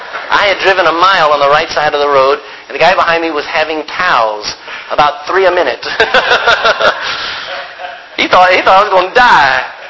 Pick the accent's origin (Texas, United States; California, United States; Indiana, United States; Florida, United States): Texas, United States; I'm a Texan, I gotta remind myself, stay on the left side.